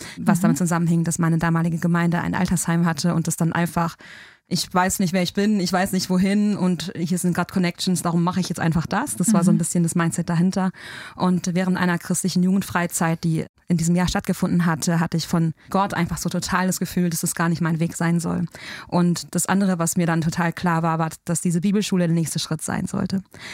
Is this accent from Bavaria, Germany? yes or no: no; North Rhine-Westphalia, Germany; born or raised there